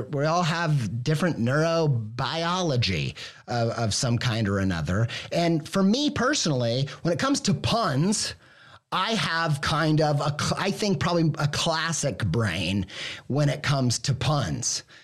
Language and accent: English; Midwest, United States; I'm an idiot from the Midwest.